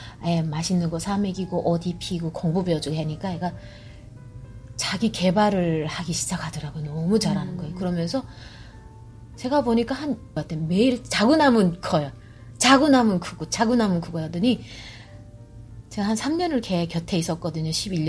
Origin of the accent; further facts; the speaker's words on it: North Korea; 나는 이제 이게 나는 이제 탈북자니까 가다가 잡힐 수도 있으니까